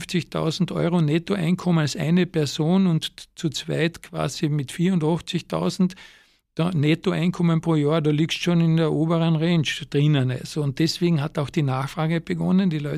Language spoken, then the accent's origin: German; Villach, Carinthia, Austria; also in meiner Heimat zum Beispiel in Villach